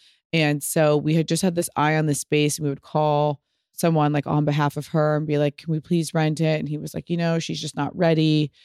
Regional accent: Pasadena, California, United States; I think she also loves that, like, I'm from Pasadena.

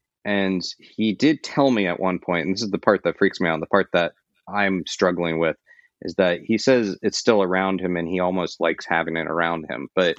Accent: Florida, United States; I grew up in Florida. Skunk ape is like our national animal.

